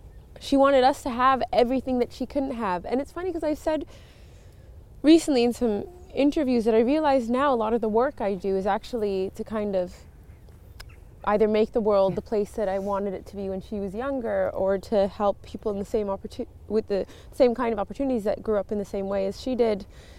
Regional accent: Montreal, Quebec, Canada; born there; I was born in Montreal

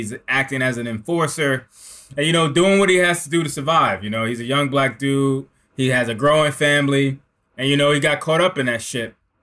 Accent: Newark, New Jersey, United States; Yeah, man. I mean, it starts in Newark. It starts in the Garden Spires, 1985, crack epidemic.

